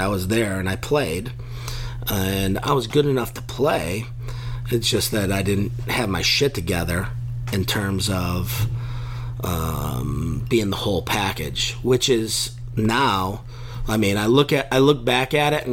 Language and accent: English; Buffalo, New York, United States; So I grew up in Buffalo, New York